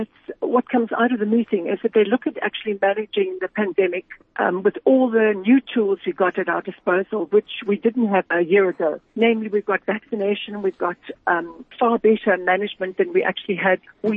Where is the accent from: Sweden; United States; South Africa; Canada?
South Africa; So the alcohol, as a South African, we're just so, it's just part of our culture